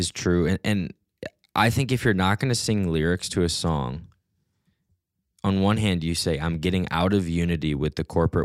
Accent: Minneapolis, Minnesota, United States; I told them I was from Minneapolis and they said, oh, the Austin of the North.

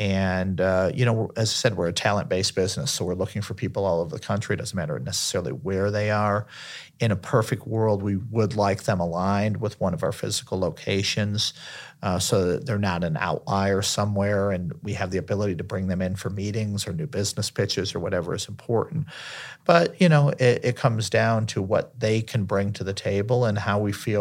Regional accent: Detroit, Michigan, United States; I grew up in Detroit. These were people that had a Midwest mentality.

